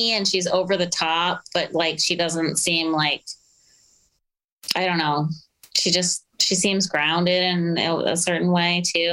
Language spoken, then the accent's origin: English; Minneapolis, Minnesota, United States; So we're from Minneapolis and my sister's short and beautiful